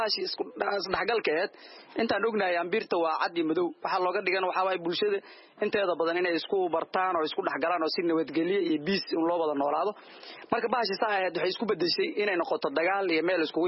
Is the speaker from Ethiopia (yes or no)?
no; Labasiigaale, Garissa County, Kenya; waxaan ka soo jeedaa Labasiigaale location number 29 ward Dadab sub count